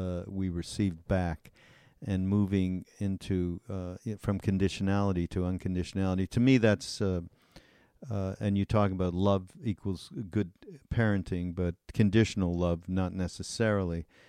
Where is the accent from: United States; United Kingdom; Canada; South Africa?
Canada; I'm from Canada